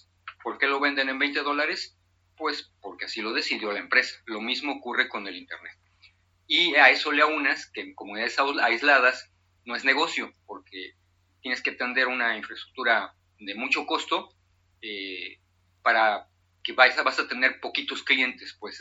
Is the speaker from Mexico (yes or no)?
yes; Mexico; también me siento muy, muy mexicano, muy orgulloso de mis culturas precolombinas